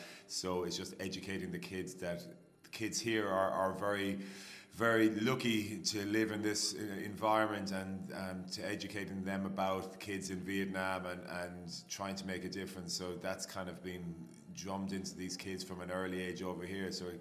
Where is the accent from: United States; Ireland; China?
Ireland; I suppose a long time ago, I'm being Irish.